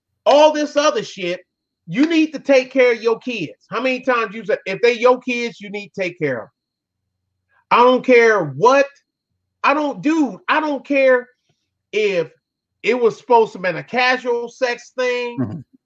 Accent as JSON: {"language": "English", "town": "Detroit", "region": "Michigan", "country": "United States", "said": "Yeah, I'm from Detroit, so I don't know no better."}